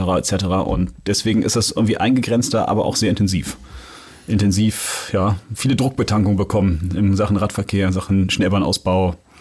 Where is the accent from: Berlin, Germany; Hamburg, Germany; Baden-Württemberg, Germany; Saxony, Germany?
Hamburg, Germany; ich bin in Jenfeld aufgewachsen und bin in Marienthal zur Schule gegangen